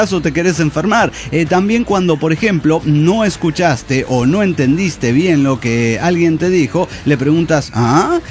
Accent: Salta, Argentina; de Salta, Argentina.

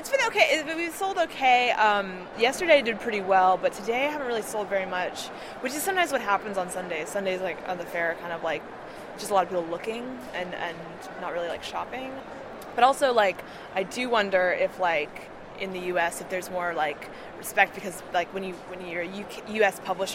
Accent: Berkeley, California, United States; I grew up in Berkeley, California, so these kinds of values.

